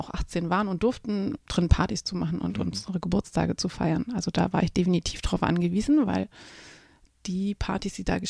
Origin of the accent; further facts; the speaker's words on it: Stuttgart, Baden-Württemberg, Germany; Ich bin tatsächlich ein Stuttgarter Kind, also Stuttgart ist meine Hood. In Stammheim, da wohnen meine Eltern auch immer noch und Stammheim ist so weit draußen, dass es sich schon wieder fast auf dem Land angefühlt hat, aber es gehört zu Stuttgart.